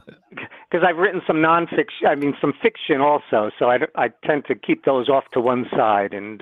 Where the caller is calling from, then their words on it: New Jersey, United States; I'm calling from New Jersey.